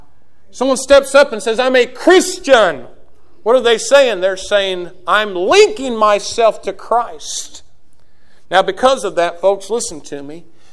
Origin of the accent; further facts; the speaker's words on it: Greene County, United States; If they knew I was from Greene County, they would have known it was a can of Skoal.